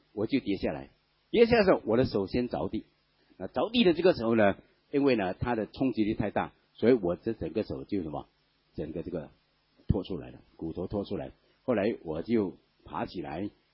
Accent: China; 从我们中国人角度来说很刺耳

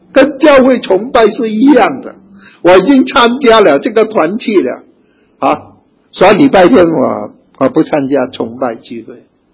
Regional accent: Singapore; 但是我是基督徒，新加坡的基督徒。我们都是新加坡人

